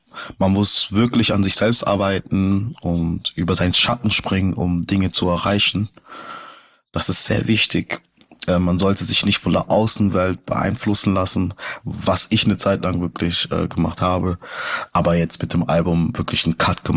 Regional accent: Karlsruhe, Baden-Württemberg, Germany; So die Heimat Karlsruhe bleibt immer für mich sehr wichtig

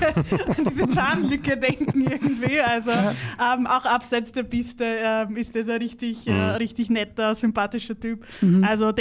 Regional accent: Austria; als Österreicher

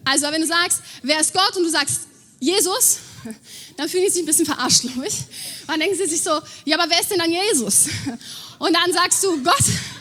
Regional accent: Germany; Ja, ich schreibe Vater auf, weil wir sind ja Deutsche, ne?

